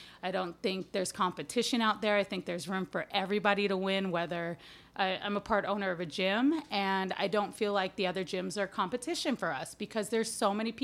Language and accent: English; Honolulu, Hawaii, United States; fortunate enough to be born and raised in Honolulu, Hawaii.